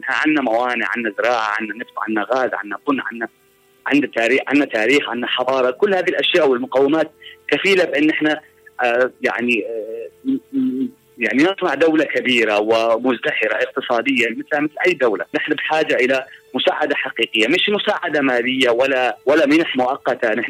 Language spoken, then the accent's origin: Arabic; Yemen; بلدنا اليمن بلد بكر.